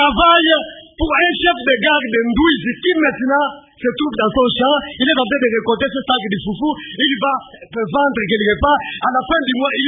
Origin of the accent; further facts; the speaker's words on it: Matadi, Kongo Central, DR Congo; nous avons grandi à Matadis.